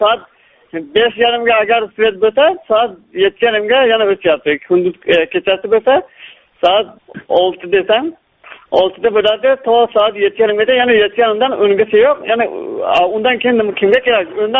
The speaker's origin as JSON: {"language": "Uzbek", "town": "Sariosiyo", "region": "Surxondaryo Region", "country": "Uzbekistan", "said": "ojiz birinchi toifasi nogironiman ko'z bo'yicha. … Men Sariosiyodan, Surxondaryo viloyatining Sariosiyo tumanidan. O'qimobil shirkat xo'jaligi."}